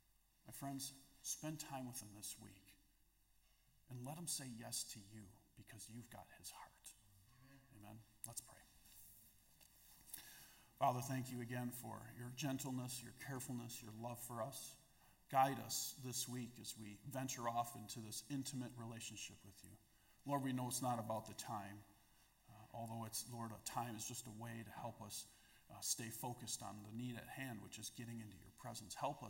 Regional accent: Wisconsin, United States; Give up all my hunting? No. We don't do that. I'm from Wisconsin.

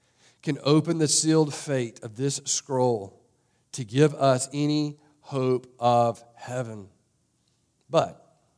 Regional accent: the South, United States; Especially growing up in the South, all of us have heard about God.

